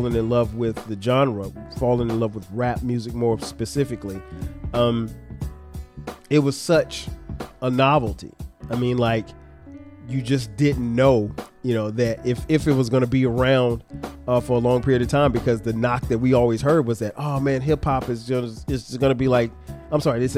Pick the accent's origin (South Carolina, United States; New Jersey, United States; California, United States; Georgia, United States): South Carolina, United States; Florence; it pushed me to expand beyond my surroundings, beyond my hometown of Florence, South Carolina.